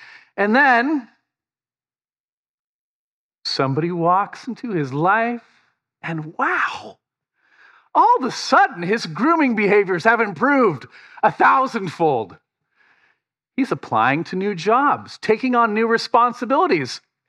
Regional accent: Vashon Island, Washington, United States; And I'm from Washington State, an island, Vashon Island near Seattle and Tacoma, where people do not say that.

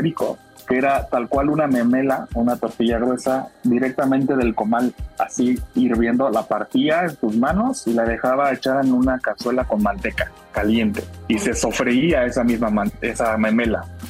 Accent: Tixtla, Guerrero, Mexico; moved away as an adult; now in Cuernavaca, Mexico; Soy de Guerrero, de un lugar que se llama Tixla, y llegué a Cuernavaca a estudiar realmente la carrera en la universidad, y ya no me fui, ya me quedé acá. Ya voy para 18 años, yo creo, aquí.

